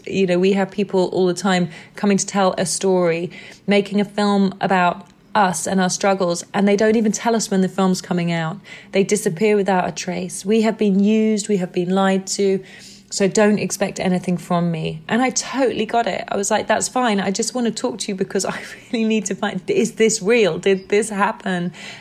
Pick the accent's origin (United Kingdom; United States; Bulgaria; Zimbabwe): United Kingdom; England; I'm from England and I am privileged and protected to be